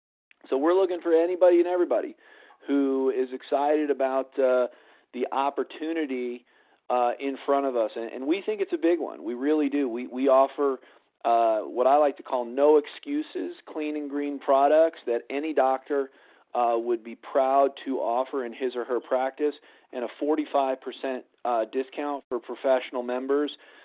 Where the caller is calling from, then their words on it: Colorado, United States; I'm calling in from Colorado tonight